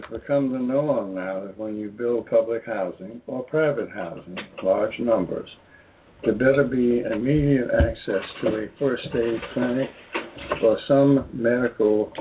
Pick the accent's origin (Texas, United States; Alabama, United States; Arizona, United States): Alabama, United States; born there; I went to school. I was born in Alabama. Long before the Supreme Court decision.